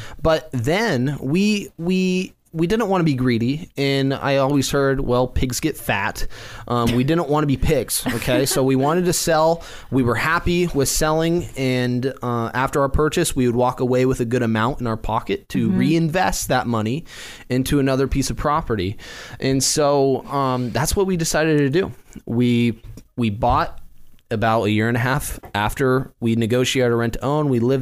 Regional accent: Salem, Oregon, United States; We grew up in Southeast Salem. Mm-hmm. We're in Northeast Salem now.

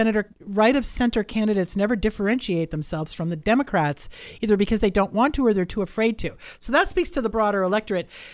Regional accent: Ireland; I have a little bit of a tan, but I'm Irish, so it's fake.

